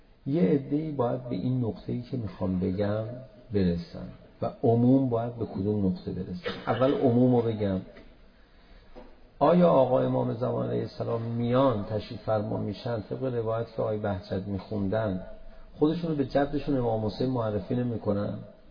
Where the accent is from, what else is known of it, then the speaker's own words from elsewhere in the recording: Iran; تشخیص داده بود ما ایرانی هستیم